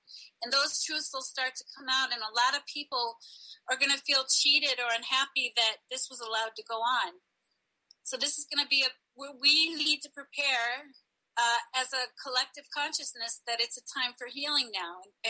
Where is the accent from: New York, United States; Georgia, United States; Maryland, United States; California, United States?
New York, United States; Long Island; I grew up on Long Island. I graduated Long Beach High School in 1984. I have stood on top of the World Trade Centers as a little girl and looked out. And I understand the New Yorker perspective on this.